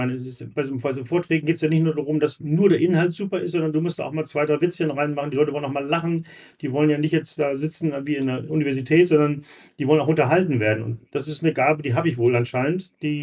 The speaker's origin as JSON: {"language": "German", "town": "Hittfeld", "region": "Lower Saxony", "country": "Germany", "said": "ich komme aus Hamburg, Hittfeld, das ist bei Harburg, also im Süden von Hamburg."}